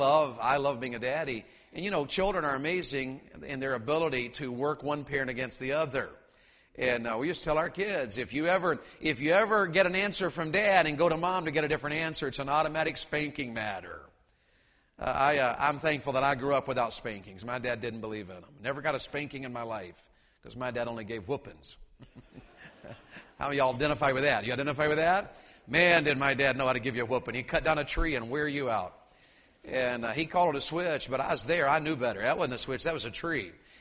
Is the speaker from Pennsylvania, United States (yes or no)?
no; Wartburg, Tennessee, United States; I grew up here in Tennessee between Oak Ridge and Oneida, a little town called Wartburg. Wartburg, Tennessee. And that was my hometown.